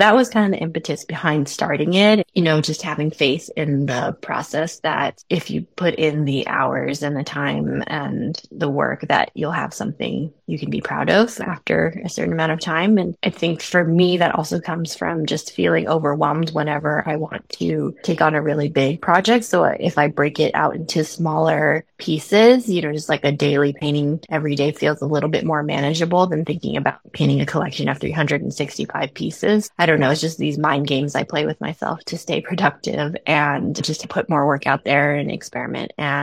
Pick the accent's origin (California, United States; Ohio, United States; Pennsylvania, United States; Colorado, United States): California, United States; I'm from California. I'm a self-taught watercolor artist.